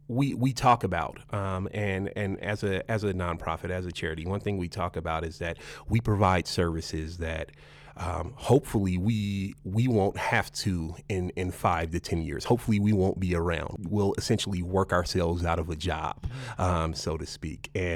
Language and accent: English; Denver, Colorado, United States; I grew up in the Five Points area